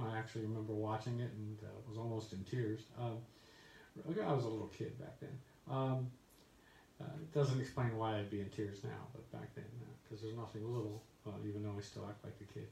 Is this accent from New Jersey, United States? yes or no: yes; New Jersey, United States; I grew up in South Jersey and watched the Eagles.